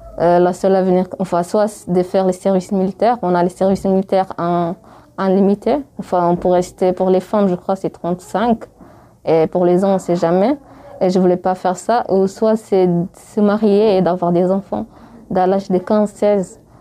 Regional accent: Eritrea; first language Bilen; French is a second language; Enfin, ma langue maternelle, c'est les bilènes, c'est pas les tigréniens. En Érythrée, on a 9 langues.

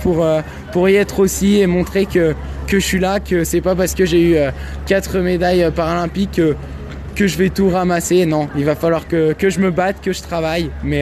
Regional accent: Provence-Alpes-Côte d'Azur, France; je vais retourner dans le sud de la France, ma région d'origine, dans le Var

